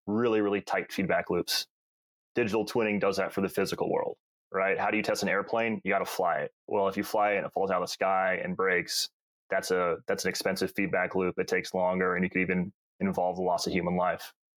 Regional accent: Virginia, United States; Like, I grew up in Northern Virginia.

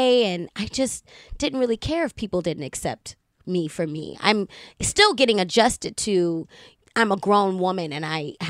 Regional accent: Baltimore, Maryland, United States; Well, I mean, I was always this way. Bubbly. I'm from Baltimore City.

